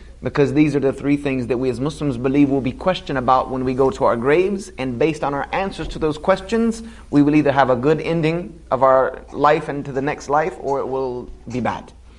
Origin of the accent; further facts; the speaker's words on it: South Carolina, United States; moved away as an adult; I'm a Southern boy, born and bred in South Carolina. So I know all about Southern. I lost my twang quite a long time ago. I left South Carolina, you know, a very long time ago.